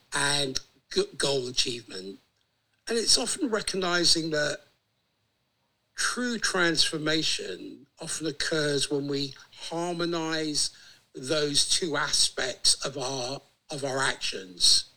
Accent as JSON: {"language": "English", "region": "South East England", "country": "United Kingdom", "tie": "born there", "said": "I was born in Kent in the UK. My ancestry is Greek."}